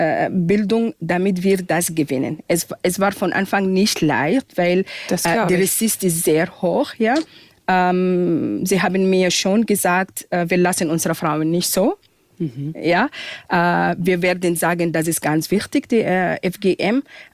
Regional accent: Sudan; Ich bin aus dem Sudan. Sudan ist ein afrikanisch-arabisches Land.

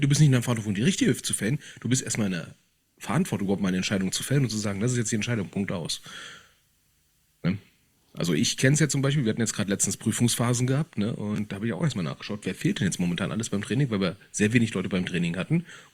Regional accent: Berlin, Germany; Das war ein Erwachen hier als Berliner Karneval.

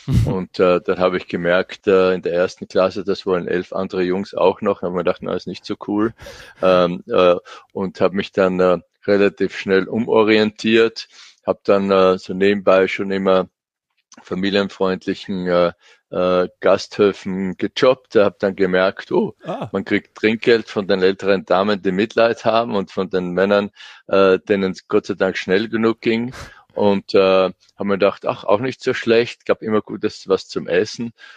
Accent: Fohnsdorf, Styria, Austria; Es gibt ja schlechtere Orte aufzuwachsen als in der Obersteiermark. Und ich bin in der Gegend Frohnsdorf aufgewachsen, also auch in der Nähe der Rennstrecke.

